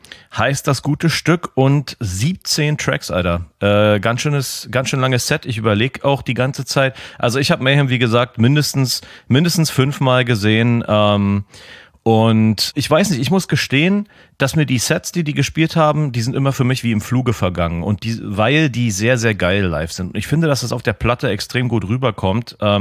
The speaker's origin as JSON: {"language": "German", "region": "Berlin", "country": "Germany", "said": "ich bin halt Berliner"}